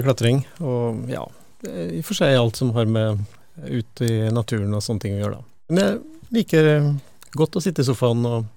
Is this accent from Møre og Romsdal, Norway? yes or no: no; Ulefoss, Telemark, Norway; now in Trondheim, Norway; Jeg har jo levd 32 år i Trondheim, og likevel så har jeg ikke klart å tilegne meg noe dialekt der. Men jeg kommer fra Telemark da. Mitt Telemark, Ulefoss.